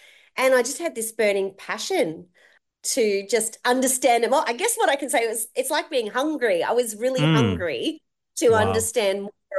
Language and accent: English; Warrandyte, Victoria, Australia; we moved back to Melbourne when I was in high school and I grew up in Warrandyte.